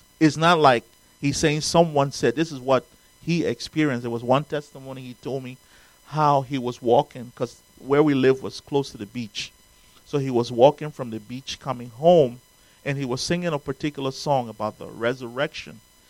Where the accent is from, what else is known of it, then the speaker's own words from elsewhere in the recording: Liberia; born there; I was born in Africa, in Liberia, West Africa. I had one brother and I have three sisters. My dad was a minister.